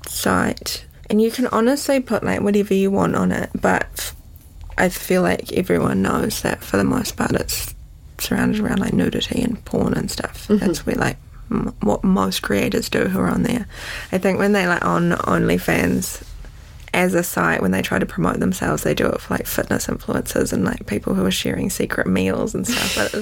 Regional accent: Western Springs, Auckland, New Zealand; half Portuguese, half Kiwi, whatever, mum. And I grew up in Western Springs.

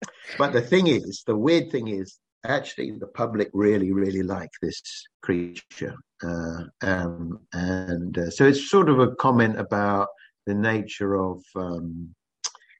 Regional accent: South East England, United Kingdom; I'm from Kent

